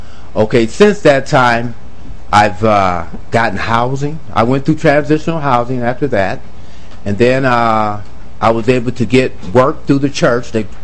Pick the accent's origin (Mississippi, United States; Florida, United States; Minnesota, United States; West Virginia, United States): Minnesota, United States; I'm a Minnesotan, been here for many, many 50 or so years.